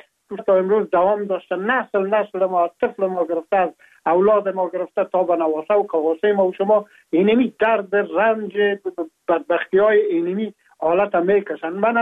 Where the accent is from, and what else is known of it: Afghanistan; now in France